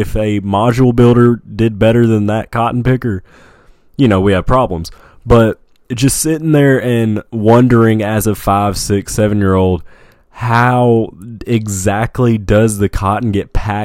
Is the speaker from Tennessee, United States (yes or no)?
yes; Tennessee, United States; Nutbush is where … was born. I grew up in Haywood County. And there's a farm out there that I used to go to all the time.